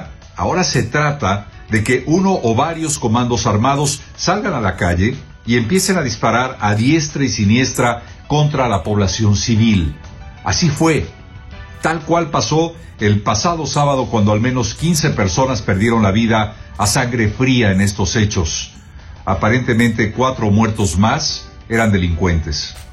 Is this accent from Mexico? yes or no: yes; Mexico; now in United States; mi país de origen, que es la República Mexicana.